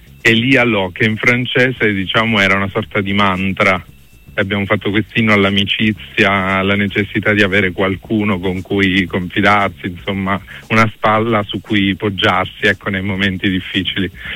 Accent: Calabria, Italy; io dei gradi di permalosità ce li ho, da buon calabrese ce li ho

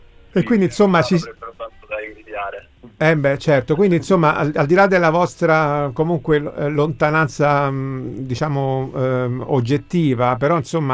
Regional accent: Rome, Lazio, Italy; io da romano, nato a Roma, vissuto a Roma, non posso che gioire di fronte ad una scelta del genere.

